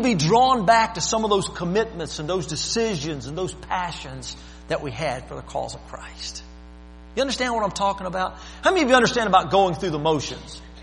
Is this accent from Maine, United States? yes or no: no; Alabama, United States; born there; I was born in Alabama, heart of the South